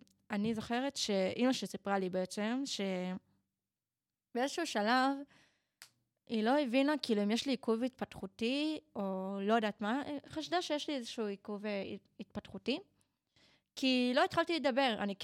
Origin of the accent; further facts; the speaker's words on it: Beersheba, Southern District, Israel; ובעצם אני במקור מבאר שבע, ושם הייתי כל החיים שלי.